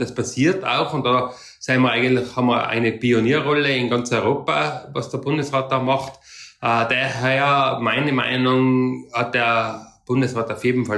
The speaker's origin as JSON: {"language": "German", "region": "Tyrol", "country": "Austria", "said": "Und ich komme aus Tirol, wo der Tourismus eine ganz entscheidende Rolle spielt."}